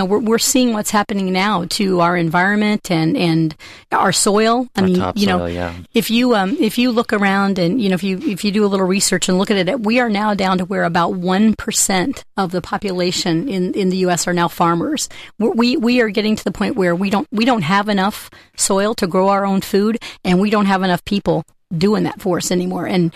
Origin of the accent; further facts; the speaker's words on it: Midwest, United States; I'm from the Midwest. I grew up on a farm, and it's funny, I say I've kind of come full circle.